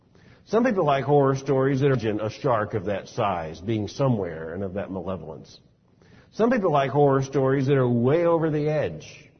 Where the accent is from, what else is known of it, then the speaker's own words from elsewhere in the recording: Florida, United States; Again, growing up in Florida, this was a very real concern.